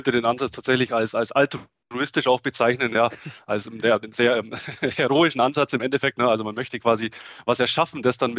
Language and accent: German; Augsburg, Bavaria, Germany; accent: Swabian; ich komme aus Augsburg. Ja, hört man vielleicht auch das Schwäbische ein bisschen durch.